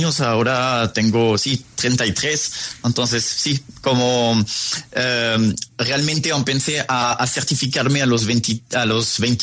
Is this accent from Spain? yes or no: no; France; Yo soy de Francia.